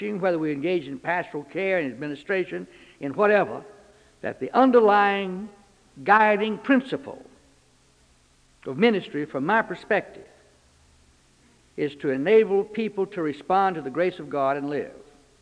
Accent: Texarkana, Arkansas, United States; When I was a little boy growing up in First Prayers in Texarkana

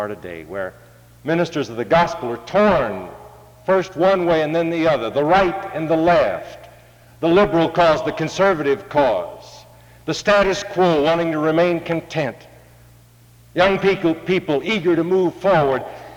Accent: St. Louis, Missouri, United States; When your speaker was growing up in St. Louis, Missouri, it seems to me there were two extremes.

